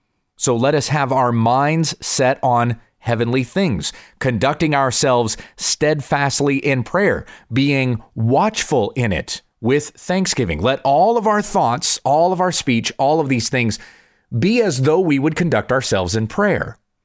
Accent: South Carolina, United States; born there; accent: Southern; also born or lived in Kansas; Now, I was born in South Carolina. I was not born in Kansas. I've spent most of my life in Kansas, but I was born in the Southeast. Had a Southern accent for a long time, and people knew.

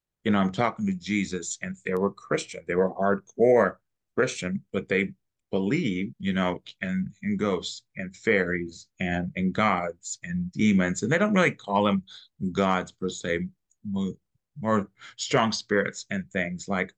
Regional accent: Texas, United States; And I grew up in Texas.

